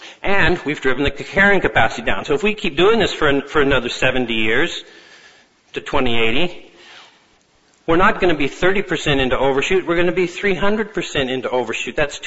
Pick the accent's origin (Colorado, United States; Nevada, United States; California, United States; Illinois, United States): Colorado, United States; born or raised there